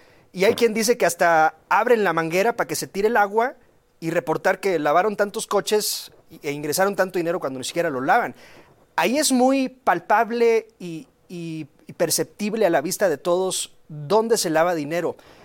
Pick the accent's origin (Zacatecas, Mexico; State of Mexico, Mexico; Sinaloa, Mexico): Sinaloa, Mexico; Culiacán; yo que soy de Culiacán, pues en cada esquina hay un autolavado